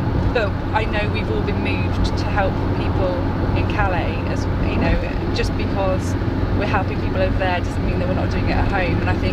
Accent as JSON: {"language": "English", "town": "Broadtown", "region": "South West England", "country": "United Kingdom", "said": "I'm from Broadtown."}